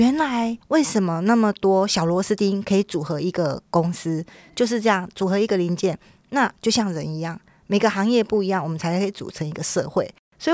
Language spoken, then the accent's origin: Chinese; Hualien County, Taiwan; 因为我也是花莲人嘛